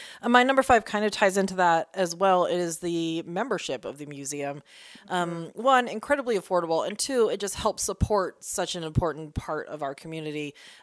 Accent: Sandpoint, Idaho, United States; that was one of the things that you remember about growing up in Sandpoint.

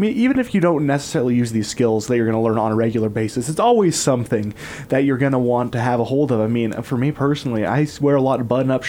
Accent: Utah, United States; accent: Emery County; Bit of my Emory County accent coming in here, a little bit of sewing.

